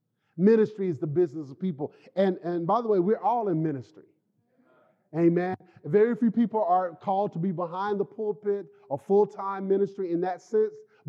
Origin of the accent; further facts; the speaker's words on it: Arkansas, United States; we were born and raised in Arkansas